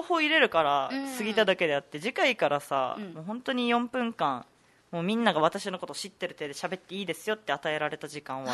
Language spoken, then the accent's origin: Japanese; Okinawa, Japan; 私もともと中部出身なんだけどさ、うん、普段方言あんまり喋らないようにとか